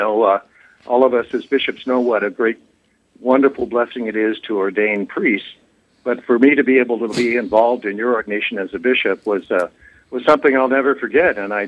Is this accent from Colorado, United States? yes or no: yes; Denver, Colorado, United States; Well, I grew up in Denver, Colorado. I was the oldest. I am the oldest of 10 children. Mom and dad were local.